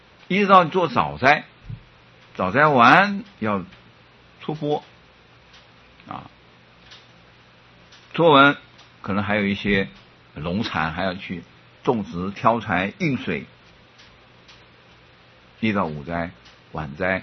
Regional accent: Taiwan; 那个时候我们台湾人当能够当日本人的少尉，那是很不容易的

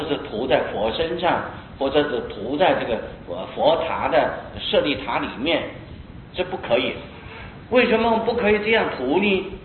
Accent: China; 尤其我们中国人看起来是相当不习惯的啊

